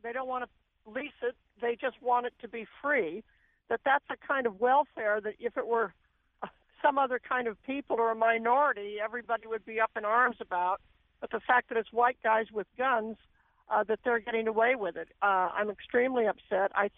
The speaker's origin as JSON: {"language": "English", "region": "Oregon", "country": "United States", "said": "I'm originally from Oregon."}